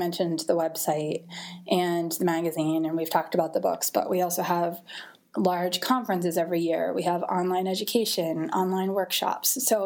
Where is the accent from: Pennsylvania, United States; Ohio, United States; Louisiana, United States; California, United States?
Pennsylvania, United States; Pittsburgh; I'm from Pittsburgh originally